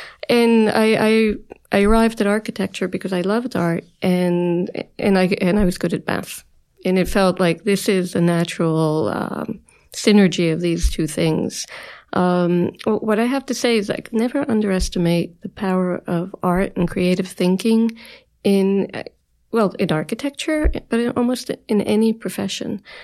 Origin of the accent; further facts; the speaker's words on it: Hoboken, New Jersey, United States; So I grew up in Hoboken, as I mentioned, and my family, we were a blue collar family